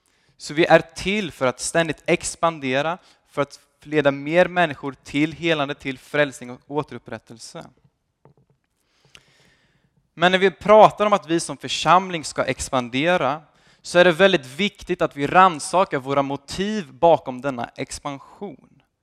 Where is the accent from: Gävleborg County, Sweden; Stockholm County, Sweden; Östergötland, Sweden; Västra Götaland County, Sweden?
Östergötland, Sweden; Motala; Född och uppvuxen här i Motala. Låter dåligt? Okej. Snart 21 år.